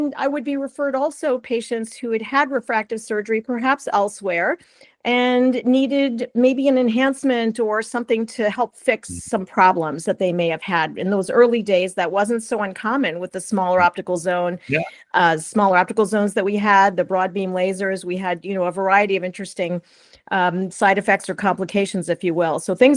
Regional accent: Ohio, United States; I had always planned to go back to the Midwest. I'm from Ohio

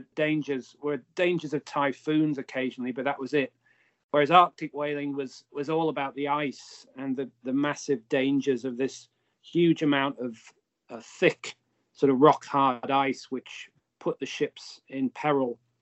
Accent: Hull, Yorkshire and the Humber, United Kingdom; okay, well, I'm from Hull, so maybe even though it was 100 years in the past, I have some kind of connection that can get me into the story.

